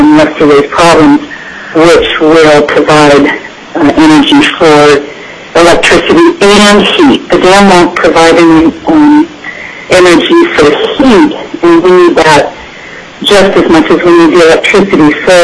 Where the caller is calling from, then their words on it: Talkeetna, Alaska, United States; I am calling from Talkeetna.